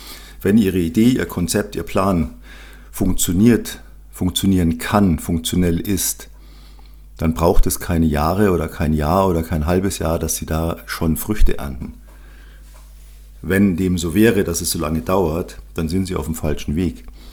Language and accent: German; Munich, Bavaria, Germany; Als gebürtiger Münchner liebe ich die bayerische Küche